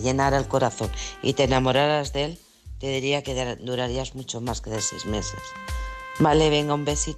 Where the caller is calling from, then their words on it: Alcorcón, Community of Madrid, Spain; de Alcorcón.